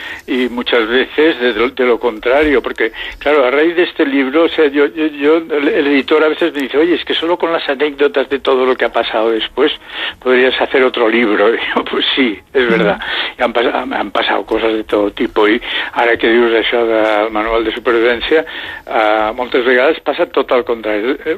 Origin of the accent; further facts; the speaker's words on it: Catalonia, Spain; yo soy catalana